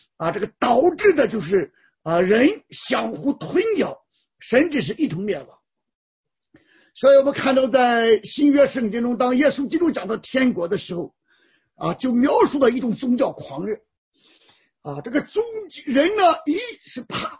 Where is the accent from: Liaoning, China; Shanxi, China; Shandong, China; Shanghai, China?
Shandong, China; 就看到我们山东人本来是出土匪出相马水浒传的